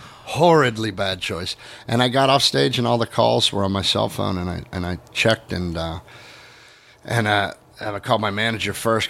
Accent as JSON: {"language": "English", "town": "Pittsburgh", "region": "Pennsylvania", "country": "United States", "said": "We're degenerates from Pittsburgh."}